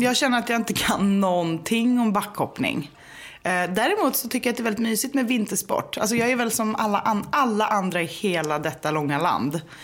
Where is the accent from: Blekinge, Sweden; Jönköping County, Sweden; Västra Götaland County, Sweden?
Västra Götaland County, Sweden; Gothenburg; now in Stockholm, Sweden; känslostyrd människa som bor med min man och mitt barn och vår katt på Södermalm i Stockholm. Och jag är uppvuxen i Göteborg med konstnärsföräldrar.